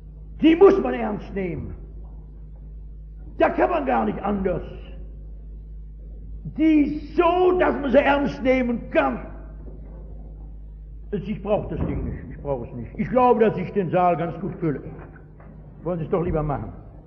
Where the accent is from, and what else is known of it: Essen, North Rhine-Westphalia, Germany